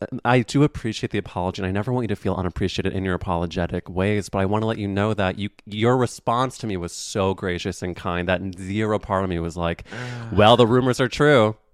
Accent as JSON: {"language": "English", "region": "Missouri", "country": "United States", "tie": "born or raised there", "said": "first season had an episode in my home state of Missouri."}